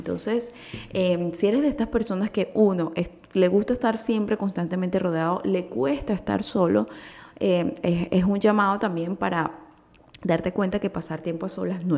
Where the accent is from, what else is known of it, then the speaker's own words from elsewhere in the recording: Venezuela; estando acá en Venezuela, en los últimos años hemos pasado como venezolanos muchos temas de migración.